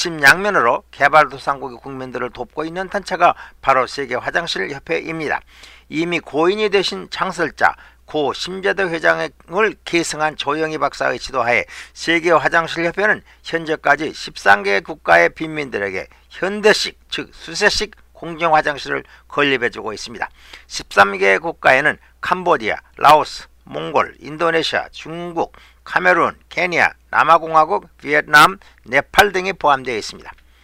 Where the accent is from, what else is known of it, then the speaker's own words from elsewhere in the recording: South Korea; now in United States; 한국인으로서 가슴이 벅차는 희열을 느끼게 됩니다